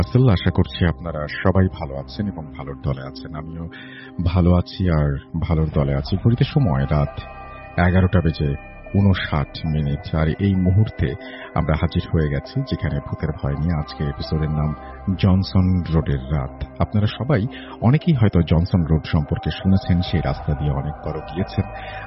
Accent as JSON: {"language": "Bangla", "town": "Munshiganj", "region": "Dhaka Division", "country": "Bangladesh", "tie": "born there", "said": "আমার জন্মস্থান মুন্সিগঞ্জ, আর ঈদের সময় সবসময় সেখানেই কাটাই।"}